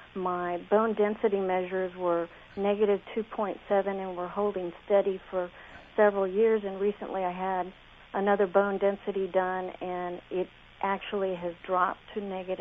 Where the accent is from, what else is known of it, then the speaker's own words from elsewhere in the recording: Texas, United States; also born or lived in Mexico; In Texas and Mexico, primarily.